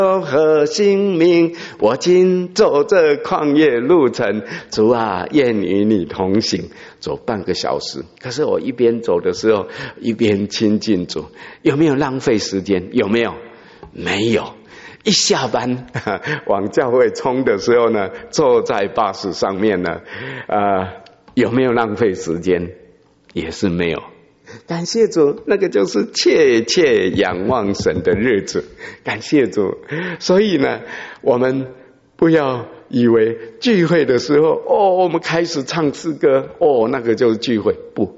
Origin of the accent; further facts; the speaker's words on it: Taipei, Taiwan; 我有时候带弟兄姊妹去我的老家，在台北